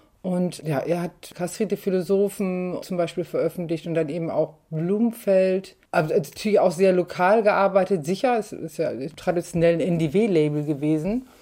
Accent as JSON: {"language": "German", "town": "Nordhorn", "region": "Lower Saxony", "country": "Germany", "tie": "born or raised there", "lives_now": "Hamburg, Germany", "said": "ich bin gebürtige Nordhornerin. Das ist an der holländischen Grenze. Und ich bin nach Hamburg gekommen, um eigentlich Kunst zu studieren, was nicht geklappt hat."}